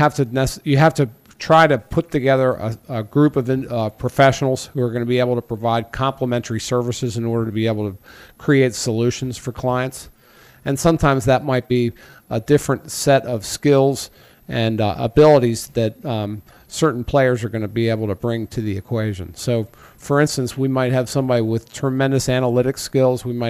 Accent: Baltimore, Maryland, United States; I grew up here in Baltimore City.

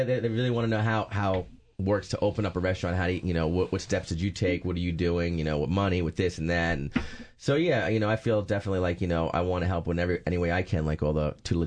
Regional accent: New Jersey, United States; Growing up in Jersey, you get a lot of that classic, you know, stuff.

